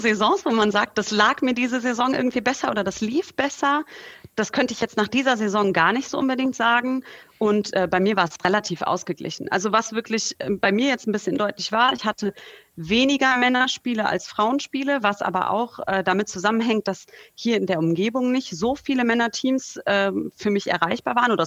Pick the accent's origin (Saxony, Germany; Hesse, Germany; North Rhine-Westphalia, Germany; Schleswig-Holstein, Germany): Hesse, Germany